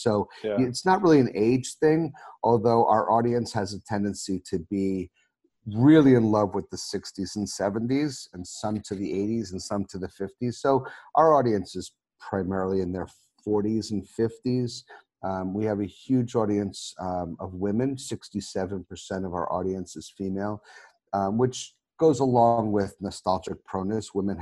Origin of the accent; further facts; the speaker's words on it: Long Island, New York, United States; And I grew up in Long Island, but my folks were divorced when I was young, and my dad was in the city. So I would split my time between the city and Long Island.